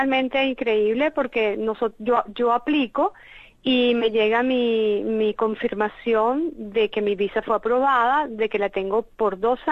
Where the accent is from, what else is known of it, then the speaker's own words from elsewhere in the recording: Venezuela; soy venezolana